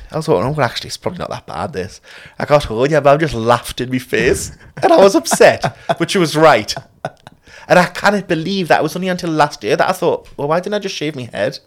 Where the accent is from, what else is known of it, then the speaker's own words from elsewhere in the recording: South Shields, North East England, United Kingdom; In my hometown as well. I was just at the Neon in South Shields with my hair like that.